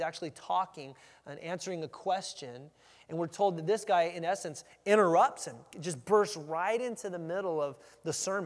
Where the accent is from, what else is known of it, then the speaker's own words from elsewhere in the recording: California, United States; I grew up in Southern California, so we're at this mall, I think, down in Thousand Oaks.